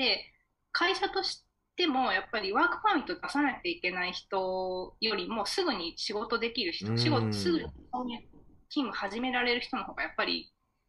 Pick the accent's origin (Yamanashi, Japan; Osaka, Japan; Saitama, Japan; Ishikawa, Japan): Osaka, Japan; 大阪府出身なんですけど、大阪府の人口890万とかですから、